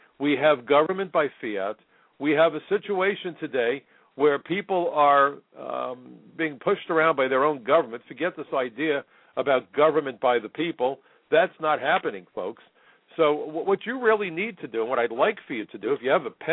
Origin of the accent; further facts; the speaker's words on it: New York, United States; As a New Yorker on 9/11, I certainly saw things that I hope I never see again